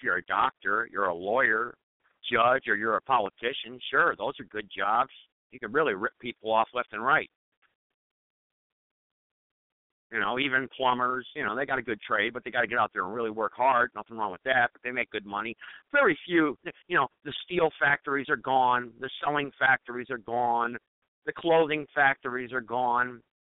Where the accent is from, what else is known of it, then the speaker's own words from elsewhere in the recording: Greensboro, North Carolina, United States; Well, I just told you I'm from Greensboro. That's where I do all my shopping.